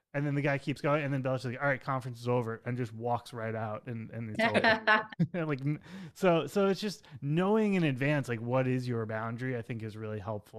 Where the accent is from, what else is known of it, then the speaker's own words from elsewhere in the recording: Locust Valley, New York, United States; You know, he's from Roslyn. I'm from Locust Valley.